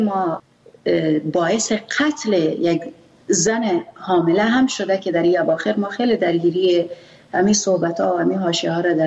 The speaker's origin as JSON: {"language": "Persian", "country": "Afghanistan", "first_language": "Pashto", "said": "چون ما زبان مادریم پشتو است"}